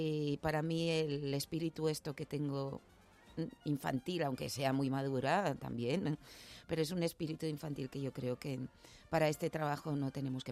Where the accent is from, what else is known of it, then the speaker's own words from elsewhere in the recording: Girona, Catalonia, Spain; yo no soy de Madrid, yo soy de Girona. Entonces yo salí de allí y he vivido más fuera que en casa.